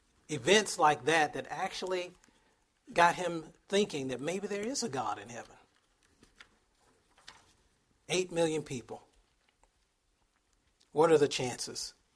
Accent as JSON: {"language": "English", "region": "Texas", "country": "United States", "said": "I should know this, because I'm from Texas."}